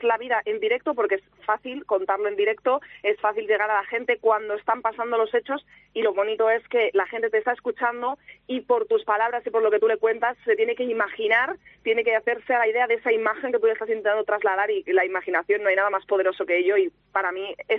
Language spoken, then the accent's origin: Spanish; Zamora, Castile and León, Spain; now in Madrid, Spain; Me permite vivir en Madrid cuando yo soy de Zamora, me da de comer y eso es lo primero